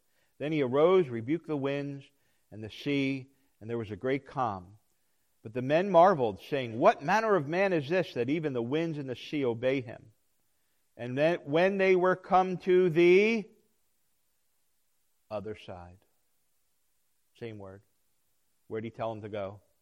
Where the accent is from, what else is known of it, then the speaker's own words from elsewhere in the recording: New Jersey, United States; I grew up in New Jersey and we had the Jersey Devil, you know, not the hockey team, but, you know, the real Jersey Devil.